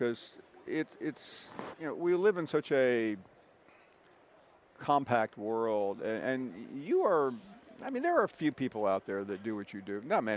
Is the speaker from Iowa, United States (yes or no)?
no; Memphis, Tennessee, United States; Yeah, I mean, I'm of the next group after him growing up in Memphis.